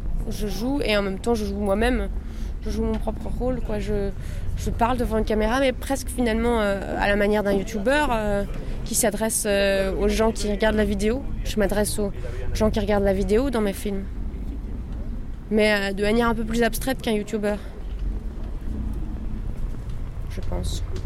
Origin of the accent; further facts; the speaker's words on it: Nancy, Grand Est, France; moi, je suis vraiment née à Nancy. Et j'y ai passé une très grande majorité de ma vie. Et j'y ai même étudié les premières années post-baccalauréat.